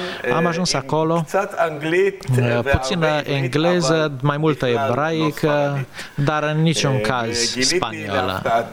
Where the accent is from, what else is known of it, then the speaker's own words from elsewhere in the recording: Israel; M-am născut în Israel, am crescut într-o familie iudaică tradițională.